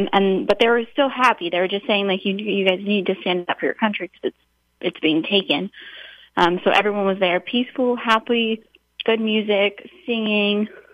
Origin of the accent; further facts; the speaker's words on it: United States; I felt as if it was my duty as an American